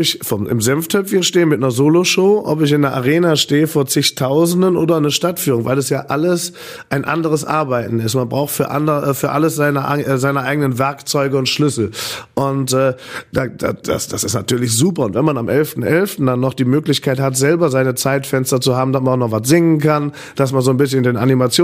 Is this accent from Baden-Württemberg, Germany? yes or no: no; North Rhine-Westphalia, Germany; ich komme ja gar nicht aus Köln, wäre schon gut 20 Jahre her, aber ich komme ja ursprünglich eigentlich bei Ründer oder so einem kleinen Dörfchen aus dem Bergischen rum.